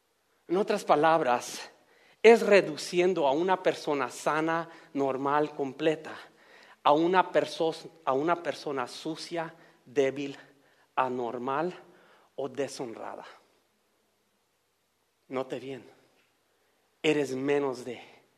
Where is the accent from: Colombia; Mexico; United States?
United States; Los Angeles, California; yo me crié en Los Ángeles